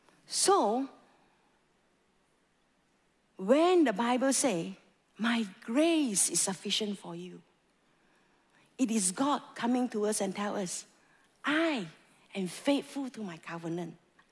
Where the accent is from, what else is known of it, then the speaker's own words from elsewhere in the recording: Malaysia; I am a Malaysian, I'm going to try to read the Hebrew words to you